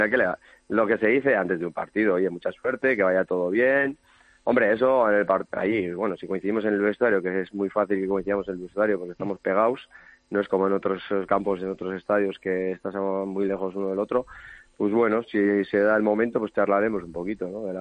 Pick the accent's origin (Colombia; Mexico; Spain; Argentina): Spain; Busturia, Basque Country; Yo soy de Bilbao, bueno, de Bilbao, de Busturia, de un pueblo de Guernica.